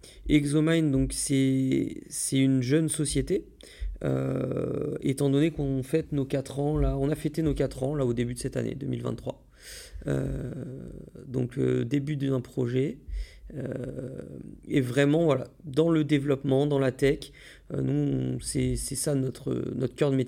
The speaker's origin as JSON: {"language": "French", "town": "Voiron", "region": "Auvergne-Rhône-Alpes", "country": "France", "lives_now": "Paris, France", "said": "Maintenant, je travaille à Paris, donc depuis 2017, il me semble. Et sinon, je suis originaire de Voiron, à côté de Grenoble."}